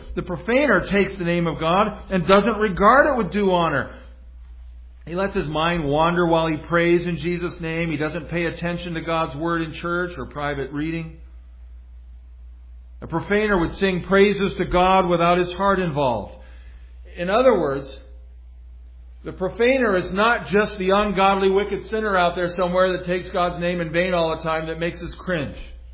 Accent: Oregon, United States; I remember years ago, my mom will remember this, as I was growing up in Southern Oregon

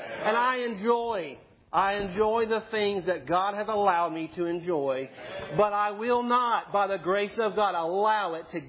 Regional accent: China; also born or lived in Taiwan / Hong Kong; I grew up overseas. I grew up in China and Taiwan and Hong Kong, and I've been, halfway around the world.

